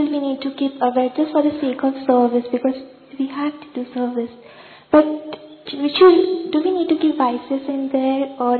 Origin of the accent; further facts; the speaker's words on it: India; I'm from India, but I came with a group of South Korea.